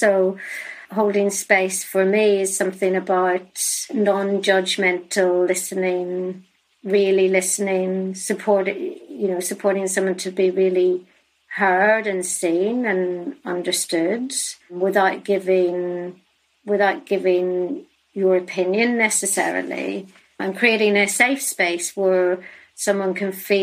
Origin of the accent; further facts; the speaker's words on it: Northern Ireland, United Kingdom; my story of growing up in Northern Ireland and the Troubles